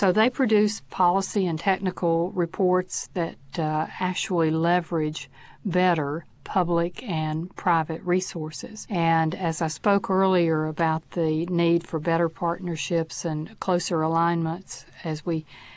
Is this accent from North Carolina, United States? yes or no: yes; North Carolina, United States; since I'm from North Carolina